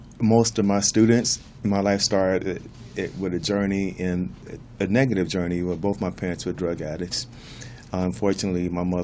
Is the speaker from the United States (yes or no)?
yes; Chicago, Illinois, United States; You know, the gang thing was very prevalent in my community. I'm from Chicago.